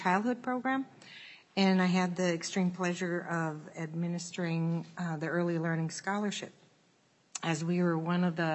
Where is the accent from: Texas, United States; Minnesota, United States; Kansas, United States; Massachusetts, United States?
Minnesota, United States; White Earth; I'm from White Earth. I'm a tribal member